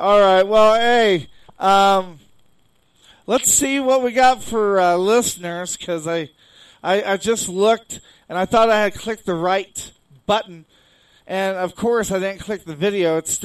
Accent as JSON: {"language": "English", "town": "Kokomo", "region": "Indiana", "country": "United States", "tie": "born or raised there", "said": "Kokomo is in a small town in Indiana, my hometown."}